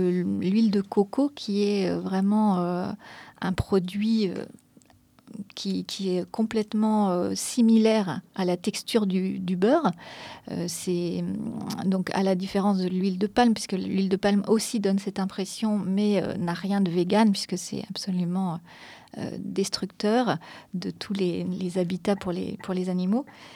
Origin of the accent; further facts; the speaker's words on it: Lorient, Brittany, France; born there; Alors, je suis bretonne parce que je suis née à Lorient.